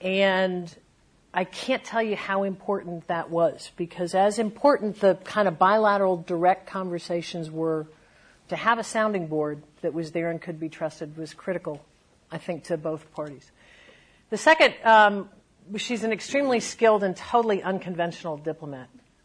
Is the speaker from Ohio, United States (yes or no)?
yes; Columbus, Ohio, United States; also born or lived in Sudan; I kind of grew up the first time in Columbus, Ohio, but the second time I grew up in the Horn of Africa